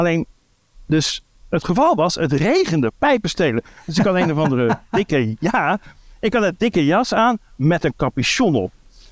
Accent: Breda, North Brabant, Netherlands; ik ben 57, ik kom uit Breda

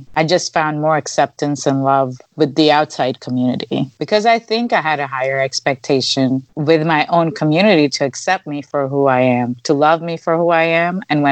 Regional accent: Pakistan; English is a second language; moved away; I came from Pakistan where everybody looked like me.

